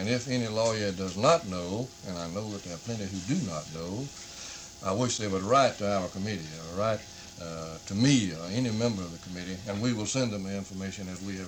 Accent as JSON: {"language": "English", "region": "South Carolina", "country": "United States", "said": "I do not believe in discriminating against anyone, though I am from South Carolina. A lot of people would say, oh, well, you're just a rabid Southerner and a right-winger."}